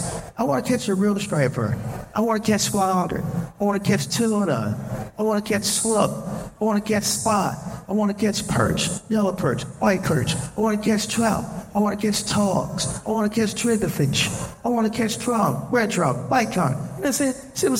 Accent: Delaware, United States; now in Nashville, United States; Yes, sir. I'm from Delaware, born and raised.

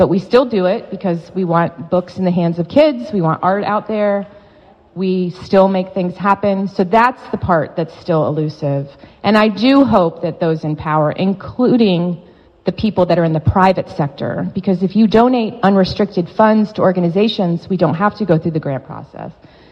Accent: St. Petersburg, Florida, United States; But when I grew up here in St. Pete, I'm born and raised. My mother's born and raised. I grew up in Johns Pass, literally grew up in Johns Pass

